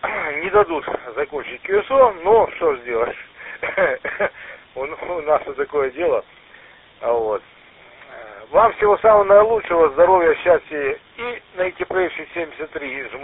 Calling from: Novorossiysk, Krasnodar Krai, Russia; Мой КТЧ, город Новороссийск. Город Новороссийск, мой КТЧ.

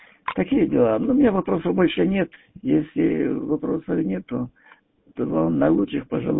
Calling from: Shebekino, Belgorod Oblast, Russia; я работаю из Шибекино, я уже говорил. Это возле Белгорода, 30 километров на юг.

